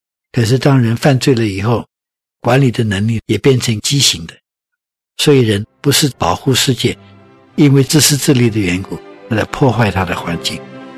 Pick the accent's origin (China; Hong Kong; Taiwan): Taiwan; 我记得我年纪小的时候在台湾长大，